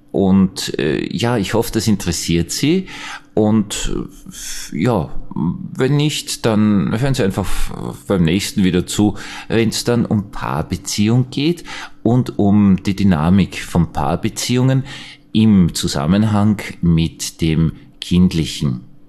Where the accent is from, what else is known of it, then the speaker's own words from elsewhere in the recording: Austria; Das wundert mich als Österreicher natürlich gewaltig